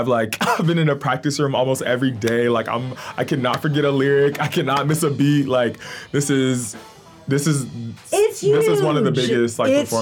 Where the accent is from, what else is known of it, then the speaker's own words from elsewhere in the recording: Gary, Indiana, United States; I'm also a first gen student, so I'm very grateful to be here representing my family in my hometown, Gary, Indiana, Goji.